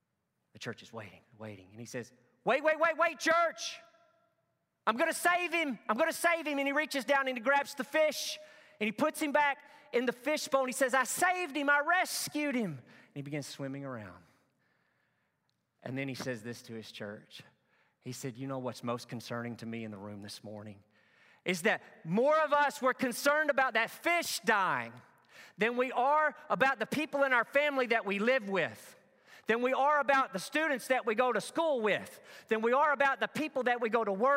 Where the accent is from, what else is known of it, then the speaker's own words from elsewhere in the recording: Truman, Arkansas, United States; You know that I grew up in Northeast Arkansas. If you were to go back to in time to the era in which I grew up in the 80s and 90s in Northeast Arkansas, you would have seen, especially in my town of Truman